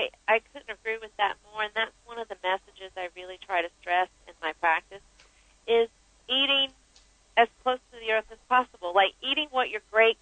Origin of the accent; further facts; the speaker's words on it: North Carolina, United States; I grew up on in North Carolina. My dad farmed soybeans.